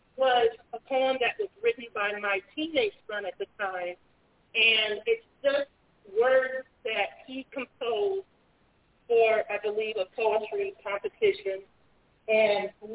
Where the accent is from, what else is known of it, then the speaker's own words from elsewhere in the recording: Evanston, Illinois, United States; I am born and raised in Evanston, so went to school, to middle school, college in Illinois, National Lewis.